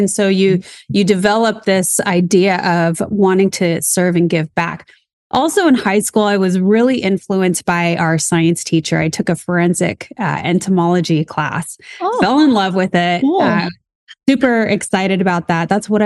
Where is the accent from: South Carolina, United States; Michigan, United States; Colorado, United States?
Colorado, United States; I grew up in Colorado, so made trips to Denver.